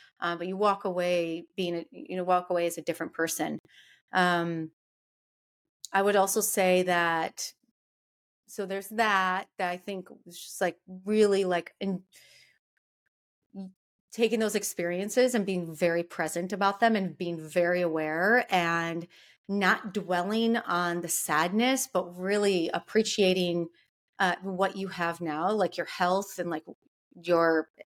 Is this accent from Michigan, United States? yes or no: yes; Michigan, United States; I was from Michigan. I was extremely naive. I was just like this little girl from a small, you know, Lake Michigan town.